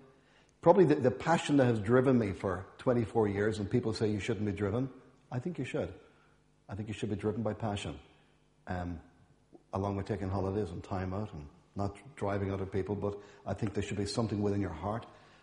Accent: Enniscorthy, Leinster, Ireland; originally I'm from Enniscorthy in County Wexford. So for those footballers among us, I'm known as a yellow belly.

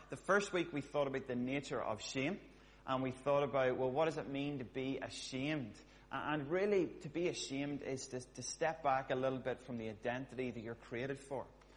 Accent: Smithborough, County Monaghan, Ireland; I'm from Monaghan.

